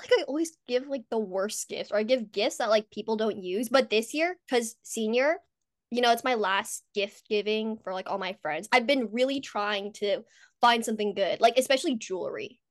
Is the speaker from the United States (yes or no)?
yes; California, United States; I'm CFO, and I'm from Bay Area.